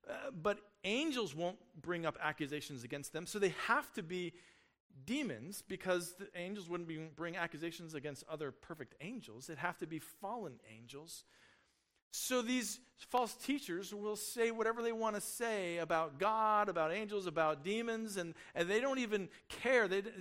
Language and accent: English; Colorado Springs, Colorado, United States; I grew up in Colorado Springs for middle school and high school.